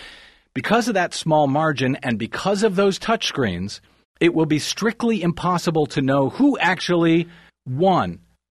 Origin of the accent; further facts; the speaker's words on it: Missouri, United States; Ridiculously close races in my home state of Missouri.